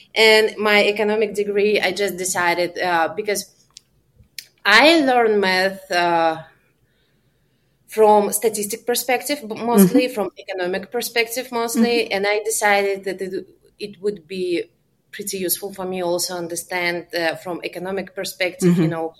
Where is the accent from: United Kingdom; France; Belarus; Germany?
Belarus; also born or lived in Ukraine; now in United States; Originally I'm from Belarus, like my husband as well. We lived in Ukraine too. And this is the country where I relocated from to United States.